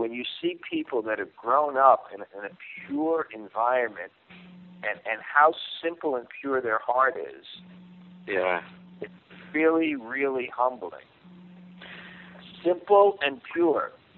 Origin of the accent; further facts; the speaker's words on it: Brooklyn, New York, United States; Anyway, for a guy like me, I grew up in Brooklyn.